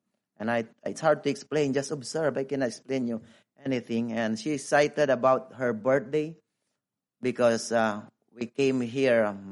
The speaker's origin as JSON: {"language": "English", "country": "Philippines", "said": "And once again … I am a Filipino missionary."}